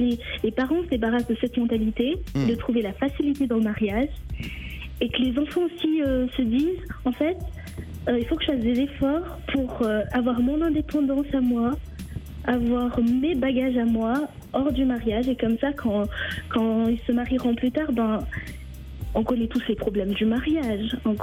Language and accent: French; Madagascar; Et ça, c'est une mentalité africaine parce que je suis malgache.